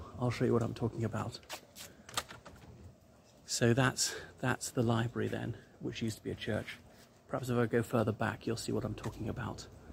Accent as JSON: {"language": "English", "country": "Ireland", "said": "everybody … from Ireland."}